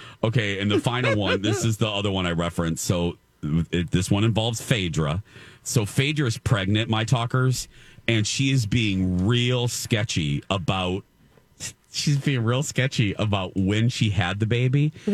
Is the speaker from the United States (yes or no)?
yes; Indiana, United States; And then I have a crazy story out of my home state of Indiana.